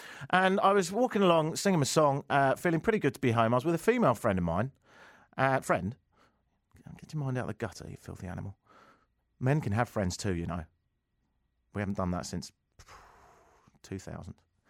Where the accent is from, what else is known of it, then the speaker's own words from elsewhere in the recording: England, United Kingdom; I'm from England, and I went back there for a few weeks to see family.